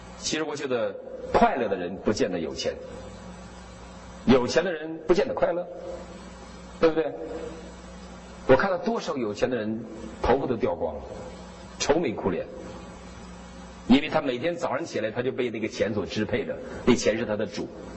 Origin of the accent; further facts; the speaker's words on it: Northeast China, China; now in United States; 这是我东北人的习惯